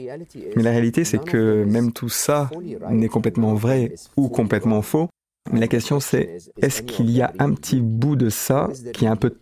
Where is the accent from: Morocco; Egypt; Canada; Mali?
Egypt; j'écrivais qu'en grandissant en Égypte, même si on n'avait pas la sécurité sociale, les assurances de santé